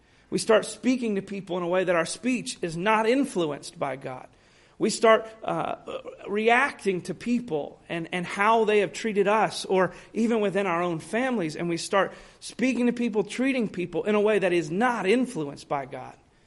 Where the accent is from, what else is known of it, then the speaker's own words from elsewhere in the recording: United States; There's not many laws, and I'm an American.